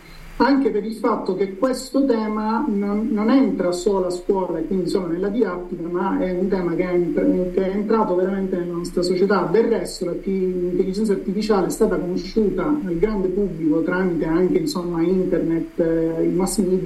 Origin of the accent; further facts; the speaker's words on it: Sicily, Italy; now in Oristano, Italy; sono siciliano ma insegno ad Oristano